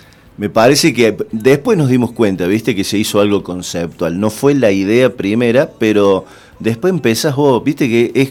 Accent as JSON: {"language": "Spanish", "country": "Argentina", "said": "Porque somos jodidos los argentinos"}